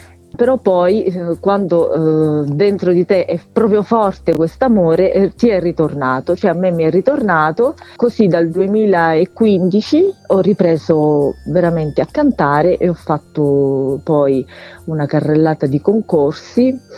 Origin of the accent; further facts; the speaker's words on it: Roiano di Campli, Abruzzo, Italy; born there; Intanto sono abruzzese, sono nata in un piccolo paesino di montagna, Roiano di Campli.